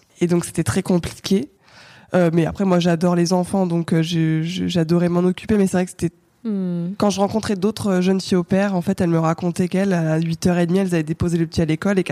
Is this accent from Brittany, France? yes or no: yes; Brittany, France; born there; also born or lived in Normandy / Seine-Saint-Denis / Seine-et-Marne / Biarritz; now in Paris, France; Du coup, je suis née en Bretagne et j'ai énormément bougé parce que mon père est militaire.